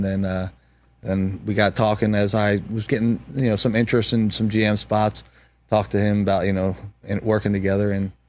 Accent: Delaware, United States; also born or lived in Philadelphia / Baltimore; Born in Philly, raised in Delaware, and then obviously spent the past 26 years in Baltimore.

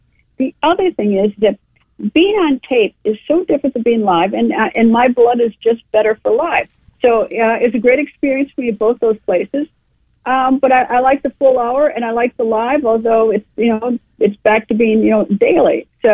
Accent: Midwest, United States; I grew up in the Midwest, and where I think that, tends to be a little bit, at least it was, I don't know, it's been years.

